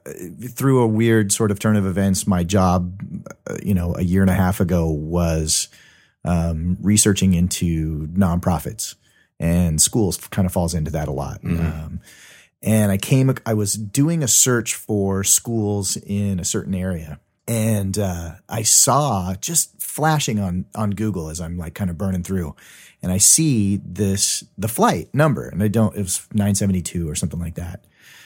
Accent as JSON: {"language": "English", "town": "Coronado", "region": "California", "country": "United States", "tie": "born there", "also_born_or_lived": "Wisconsin", "said": "so I was born in the Naval Hospital in Coronado in San Diego. And I lived there for literally 2 weeks and my parents uprooted and we moved to Wisconsin"}